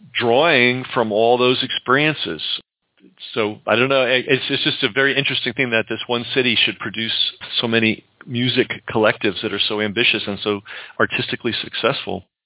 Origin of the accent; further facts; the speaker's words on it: New York, United States; Being a New Yorker, I always thought it had to be New York.